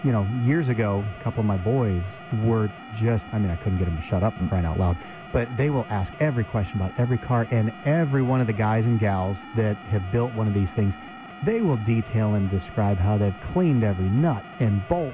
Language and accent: English; Yuma, Arizona, United States; Growing up in Yuma, I loved going to the car show. I loved doing that. Now I get to work it.